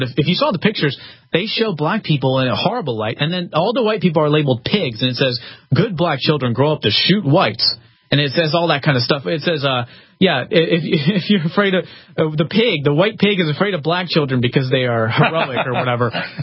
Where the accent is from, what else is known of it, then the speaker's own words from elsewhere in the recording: Philadelphia, Pennsylvania, United States; now in Texas, United States; I'm from Philadelphia, though. I'm not from Texas. I recognize the beauty of Texas, and I came here for a reason.